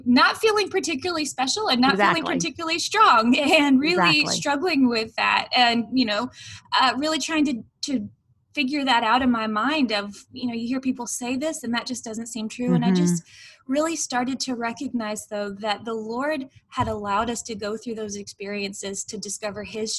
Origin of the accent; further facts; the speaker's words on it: Houston, Texas, United States; I was born and raised in the North Houston area. But when it came time to go to college, I wanted to go to what I called high school.